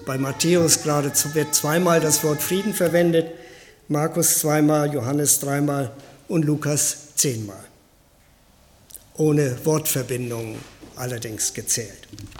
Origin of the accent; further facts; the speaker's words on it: Lower Saxony, Germany; Ich komme ja aus Niedersachsen. In Hannover habe ich mit 26 Jahren Gott als den kennengelernt, mit dem ich persönlich reden kann.